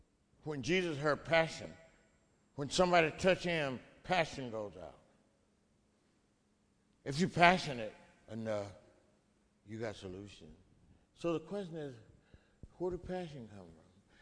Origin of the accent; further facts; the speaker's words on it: Mississippi, United States; In my home state, the Mississippi.